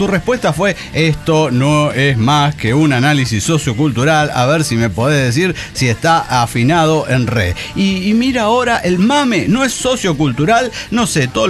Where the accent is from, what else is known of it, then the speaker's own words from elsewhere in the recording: Guanajuato, Mexico; soy de Guanajuato